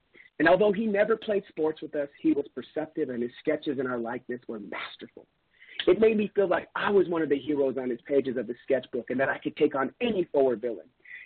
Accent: Albuquerque, New Mexico, United States; It goes beyond simply stating that I grew up in Albuquerque.

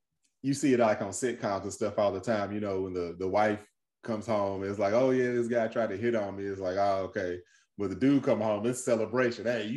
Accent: Kentucky, United States; I'm from Kentucky. Both southern places. Southern women are aggressive.

